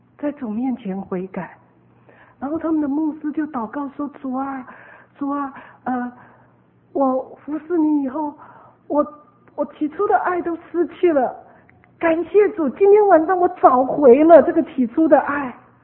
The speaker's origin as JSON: {"language": "Chinese", "region": "Taipei", "country": "Taiwan", "tie": "born or raised there", "also_born_or_lived": "Hsinchu", "said": "我在台北长大的，在家中除了跟父母讲台语以外，连跟兄弟姐妹很多都是讲国语的。那26岁就去新竹了，更是什么都是讲国语的"}